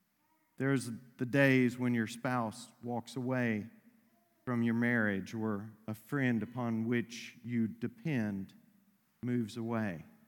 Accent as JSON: {"language": "English", "region": "Texas", "country": "United States", "tie": "born or raised there", "said": "I mentioned growing up in East Texas and all of the sayings that I would hear in East Texas."}